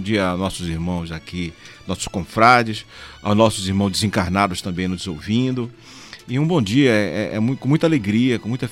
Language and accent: Portuguese; Bragança, Pará, Brazil; eu sou natural da cidade de Bragança, interior do estado do Pará, uma cidade que explora, essa cidade é litorânea